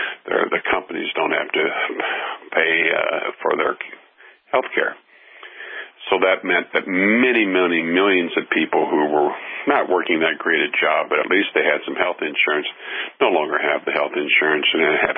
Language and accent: English; Midwest, United States; And I grew up in the American Midwest. I went to Catholic schools.